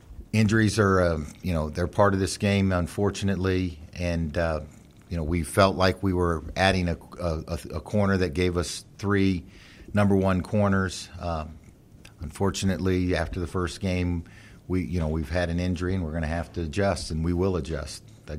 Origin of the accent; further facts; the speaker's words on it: Florida, United States; now in Atlanta, United States; I look at rosters because I'm from Florida, and I look at the hometown, how many guys are from the state of Florida.